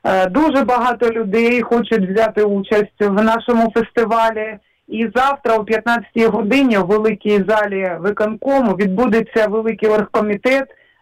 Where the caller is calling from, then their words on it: Sloviansk, Donetsk Oblast, Ukraine; я з міста Слов'янська.